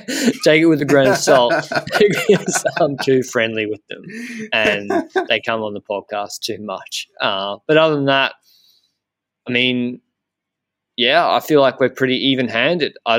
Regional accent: Australia; I try to call it as I see it. I think being Australian helps with that.

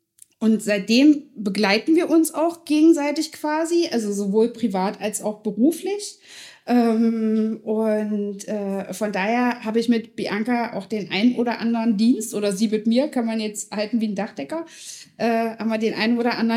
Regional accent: Schönebeck, Saxony-Anhalt, Germany; Ja, in Schönebeck. Wir kommen beide aus Schönebeck.

